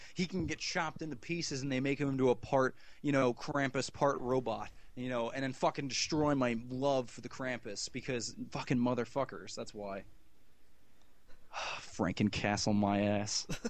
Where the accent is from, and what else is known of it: New Jersey, United States; accent: Jersey